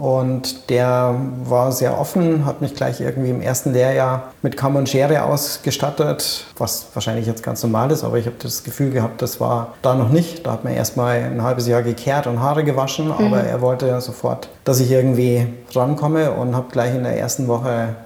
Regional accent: Bavaria, Germany; Ich bin in der Nähe von Erding aufgewachsen.

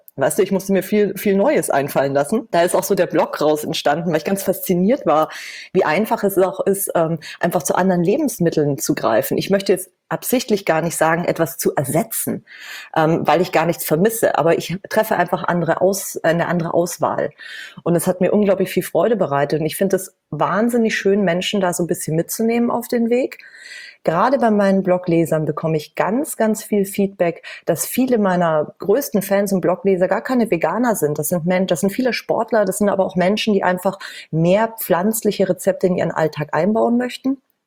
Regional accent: Bavaria, Germany; Ich komme ursprünglich aus Bayern, da bin ich groß geworden, in der Nähe von München.

